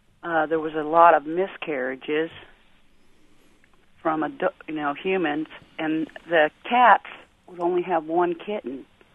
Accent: Florida, United States; I was raised down in the Florida Keys and during the mid-60s, and they used to spray for mosquitoes with crop dusters

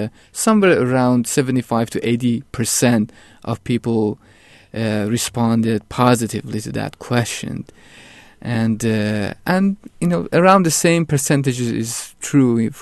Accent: Iran; That is not quite my experience of growing up in Iran

